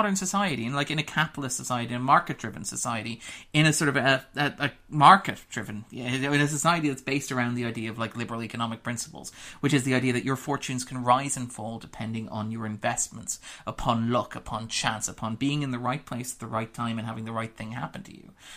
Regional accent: Ireland; maybe this is because I'm Irish and we have this sort of background of emigration and we see ourselves as a nation of immigrants.

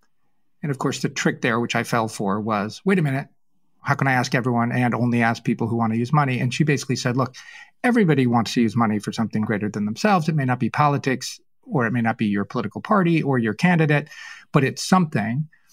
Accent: New England, United States; And my heart sank because I was raised in New England. We have that in common.

